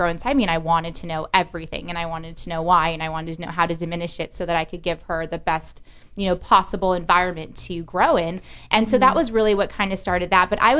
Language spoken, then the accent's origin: English; California, United States; I'm really not a transplant. Like, I am really from here. I grew up in the Valley. My husband grew up in the Valley. We went to high school here. I went to UCLA.